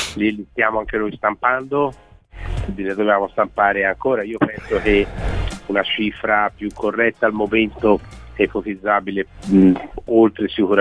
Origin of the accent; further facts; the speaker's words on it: Florence, Tuscany, Italy; e poi noi che veniamo da Firenze, insomma, di vedere la roba degli altri, insomma.